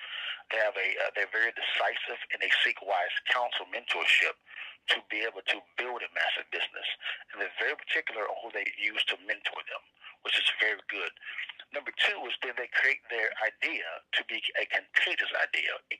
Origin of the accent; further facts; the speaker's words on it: Dallas, Texas, United States; also born or lived in Huntington; Well, man, I was born in East Texas in a small town called Huntington, Texas.